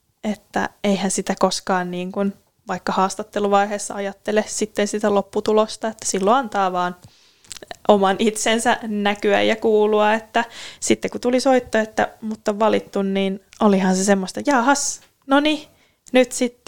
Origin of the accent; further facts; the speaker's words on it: Hämeenlinna, Kanta-Häme, Finland; also born or lived in Helsinki; olen Helsingistä itseni pakannut tänne Lappiin ja niin tosiaan alun perin on Hämeenlinnasta kotoisin